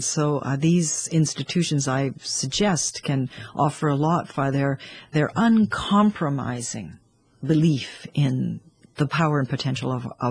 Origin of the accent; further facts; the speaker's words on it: Canada; particularly in the so-called New World, where I'm from Canada